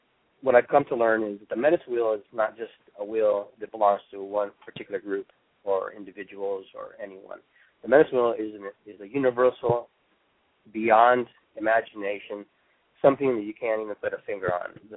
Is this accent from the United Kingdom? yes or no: no; Callao, Peru; now in North America; I am actually indigenous to the region of South America, Peru. I come from Callao. My family's ancestry is Spanish, German, Italian, Quechua, and Indian, and a host of other different nationalities.